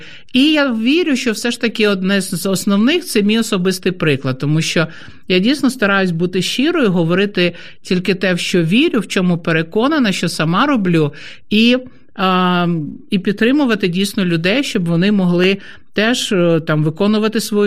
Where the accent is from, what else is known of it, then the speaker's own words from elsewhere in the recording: Kyiv, Ukraine; був страх, що буквально снаряд прилетить мені вдома, в Київ, бо я сама з Києва.